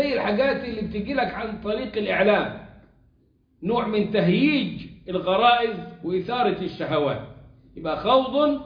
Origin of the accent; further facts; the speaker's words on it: Egypt; عندنا كمصريين